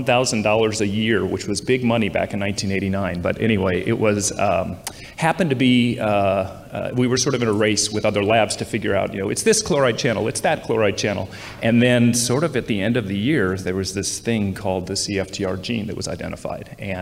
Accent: Iowa, United States; And I grew up in Iowa, and I didn't know what to do for my

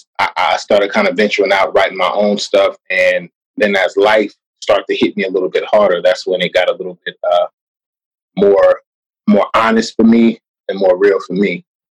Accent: Sacramento, California, United States; and then to be honest, like in growing up in South SAC, bro, like and growing up and at the time period that I grew up

